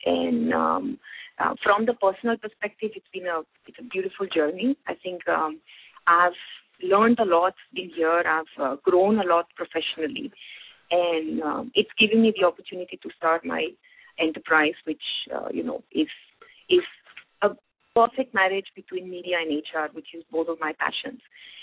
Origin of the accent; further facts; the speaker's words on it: Spain; English is a second language; now in India; A lot of you will be hearing my accent. I actually do sound quite Indian after 10 years. And Spanish people actually are not pretty good in English.